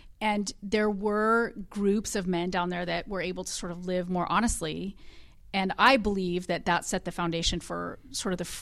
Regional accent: California, United States; I realized growing up in California, I really didn't learn anything about the women of early California.

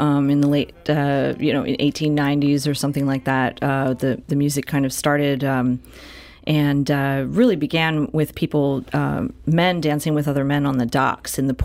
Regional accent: Philadelphia, Pennsylvania, United States; also born or lived in Buffalo, New York; I was in Buffalo, New York before this. I'm from Philadelphia.

